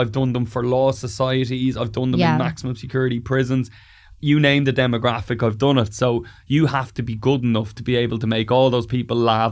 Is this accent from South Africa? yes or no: no; Glendalough, Leinster, Ireland; Glendalough, which is like an hour away from Dublin.